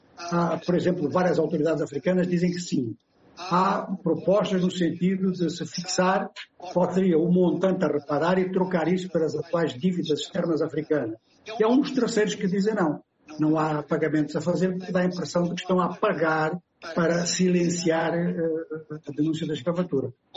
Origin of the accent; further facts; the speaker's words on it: Angola; born there; nós todos que nascemos em Angola